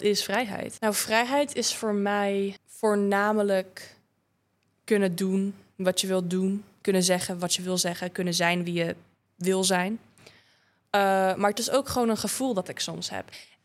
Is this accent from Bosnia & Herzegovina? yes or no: yes; Bosnia & Herzegovina; Ik kom zelf dus uit Bosnië in die zin.